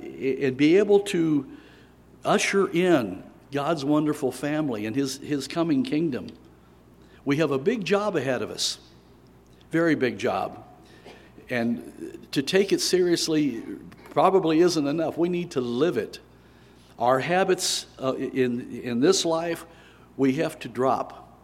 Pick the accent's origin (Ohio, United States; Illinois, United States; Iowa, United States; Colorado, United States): Ohio, United States; Bridgetown; This is where I'm from. I was born over in Bridgetown on a farm over there, and went to high school in North Bend at Taylor High School.